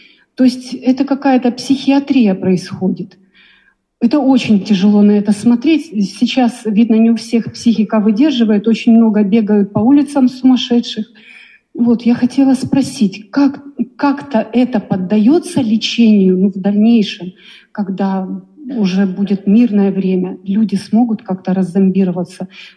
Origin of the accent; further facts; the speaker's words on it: Ukraine; moved away as an adult; я из Украины. Ну, как бы у меня сейчас статус беженки, как бы.